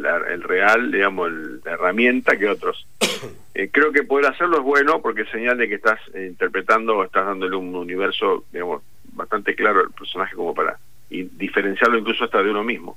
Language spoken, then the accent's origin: Spanish; Rosario, Santa Fe, Argentina; Yo viví en Rosario, nací en Barrio Ludueña. Que es muy barrio, es muy, digamos, ferroviario, vías, ¿viste? Inundación. Muy cero glamour.